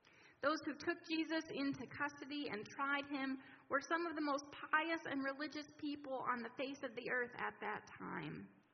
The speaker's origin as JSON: {"language": "English", "town": "Kalamazoo", "region": "Michigan", "country": "United States", "tie": "born or raised there", "said": "I was born and raised in Kalamazoo"}